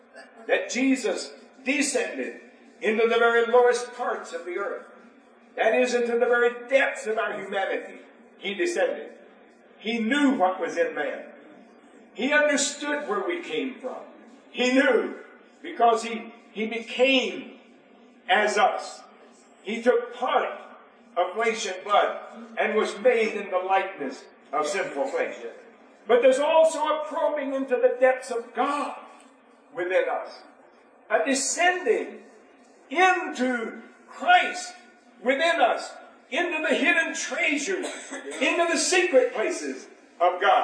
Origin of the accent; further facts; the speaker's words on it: Alabama, United States; landed down there where I was raised in South Alabama.